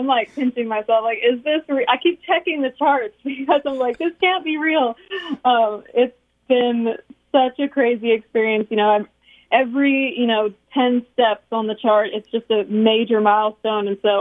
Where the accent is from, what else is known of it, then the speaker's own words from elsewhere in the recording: Weyburn, Saskatchewan, Canada; is a song that I wrote about my hometown, Weyburn, Saskatchewan.